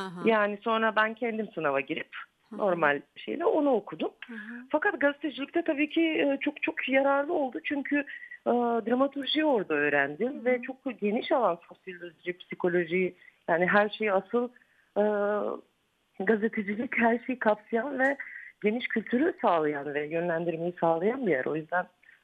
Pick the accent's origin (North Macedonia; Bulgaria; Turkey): North Macedonia; Skopje; Aslında ben tiyatroda büyüdüm diyebilirim. Çünkü Üsküp doğumluyum.